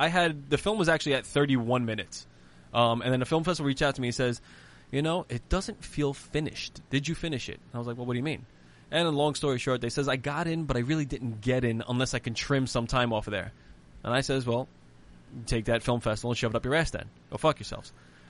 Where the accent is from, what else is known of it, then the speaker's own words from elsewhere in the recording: Staten Island, New York, United States; listen, I'm a kid from Staten Island. I grew up here, and I did a film about space